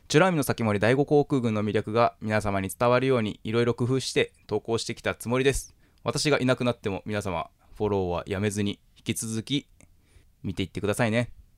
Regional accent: Kansai, Japan; 関西人なんで、まあ、どちらかというとですね

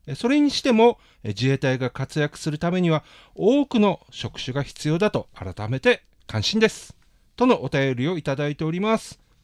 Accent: Miyakojima, Okinawa, Japan; 私も宮古島出身なんで

